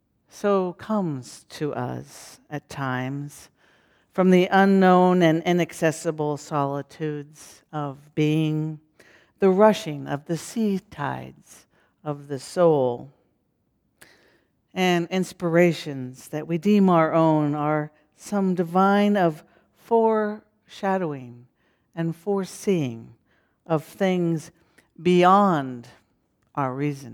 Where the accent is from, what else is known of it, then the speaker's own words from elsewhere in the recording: Pacific Grove, California, United States; moved away as an adult; one of my favorite of all the gorgeous beaches of my hometown of Pacific Grove, California.